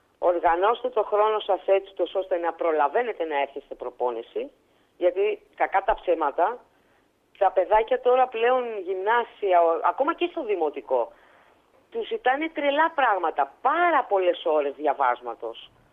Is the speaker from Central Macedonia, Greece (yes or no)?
no; Chios, North Aegean, Greece; επειδή πήγαινα στο νησί μου, πήγαινα στη Χίο για να κάνουμε τους αγώνες